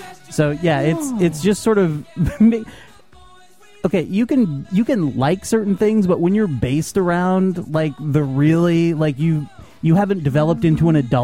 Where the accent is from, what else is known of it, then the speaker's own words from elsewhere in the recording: Vermont, United States; a senator from my home state, Jim Jeffords, who was a Republican, left the party to become an independent